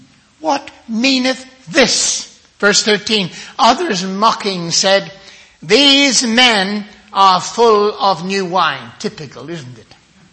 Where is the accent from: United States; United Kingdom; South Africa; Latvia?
United Kingdom; Northern Ireland; For a time I was a pastor in Northern Ireland, my home country.